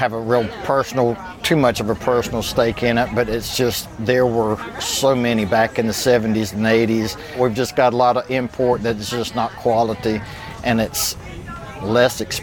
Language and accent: English; Vidalia, Georgia, United States; I'm from Vidalia. I go down and pick up on Friday and drive up. I sell in Macon, Lake Oconee, Dublin sometimes, and then here at the market in Atlanta.